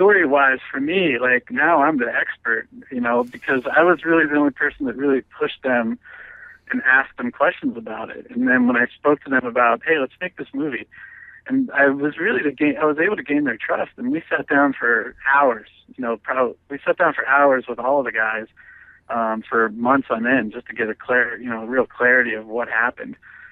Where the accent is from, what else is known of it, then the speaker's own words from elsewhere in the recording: Pittsburgh, Pennsylvania, United States; Now, certainly for my hometown of Pittsburgh, where my uncles are from, I mean, you couldn't get a job in that town.